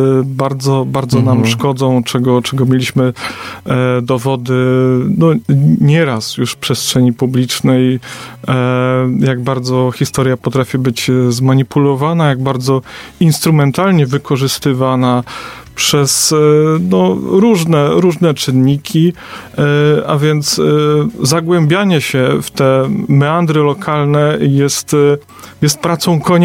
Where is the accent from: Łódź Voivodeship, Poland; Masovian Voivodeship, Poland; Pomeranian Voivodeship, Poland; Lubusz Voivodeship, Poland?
Pomeranian Voivodeship, Poland; Puck; born there; now in Wejherowo, Poland; Urodziłem się w Pucku, mieszkam w Wejherowie. Rodzice jakby tutaj okolice Pucka i właśnie Wejherowa